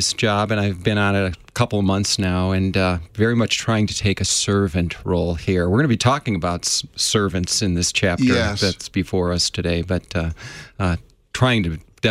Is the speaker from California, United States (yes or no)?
no; Detroit, Michigan, United States; I grew up in the Detroit area, actually, okay. Michigan district, and have had the privilege of living in a number of other areas within our country here, too.